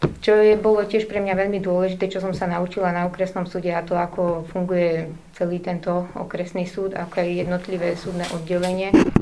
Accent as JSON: {"language": "Slovak", "town": "Čierne", "region": "Žilina Region", "country": "Slovakia", "lives_now": "Rovinka, Slovakia", "said": "Pochádzam z obce Čierne, ktorá sa nachádza v okrese Čaca. A v súčasnosti bývam v Rovinke pri Bratislave."}